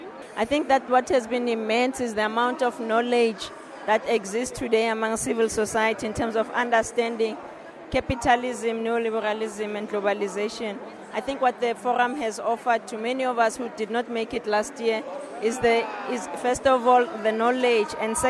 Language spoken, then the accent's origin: English; South Africa; now in Ecuador; I'm South African, currently living and working in Ecuador.